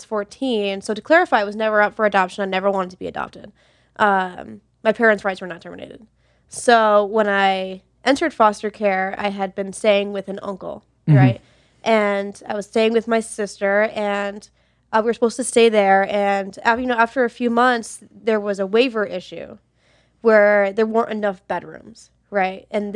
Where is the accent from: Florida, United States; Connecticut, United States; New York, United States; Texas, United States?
Connecticut, United States; Meriden; also born or lived in New Haven; I was born in New Haven, Connecticut.